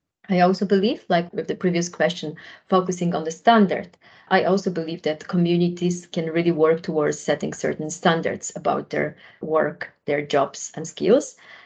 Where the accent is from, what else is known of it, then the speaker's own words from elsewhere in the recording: Netherlands; English is a second language; from my home country, from the Netherlands.